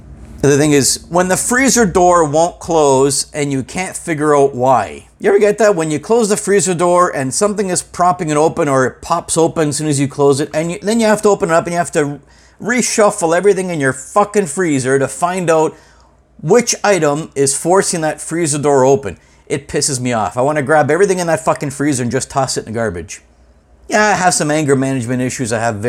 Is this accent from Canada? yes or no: yes; Hamilton, Ontario, Canada; Levity Comedy Club and Lounge in Hamilton, Ontario, is a place that is dear to my heart. Obviously, my hometown.